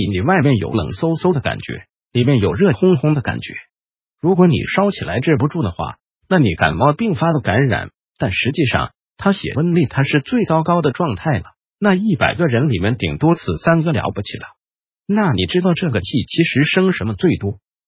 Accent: Taiwan; 就你们大陆人没有我们台湾人那么厥阴病，

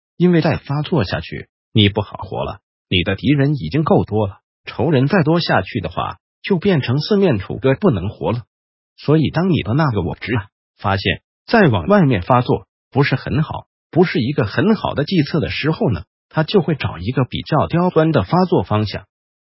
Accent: Taiwan; 而且我们台湾人非常恐怖，就是台湾人最恐怖的地方是台湾人在大量造业的时候

